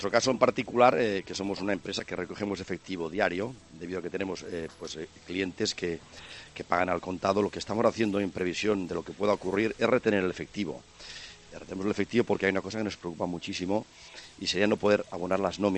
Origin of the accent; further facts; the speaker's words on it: Catalonia, Spain; yo soy catalán y me gusta mucho pues mi tierra.